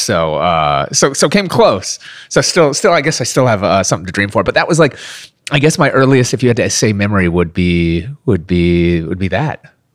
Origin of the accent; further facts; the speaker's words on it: Minneapolis, Minnesota, United States; also born or lived in New York; Yeah, I was born in New York, lived all over as a kid growing up, but really my hometown is Minneapolis. I grew up, we moved to Minnesota when I was about like 5 years old.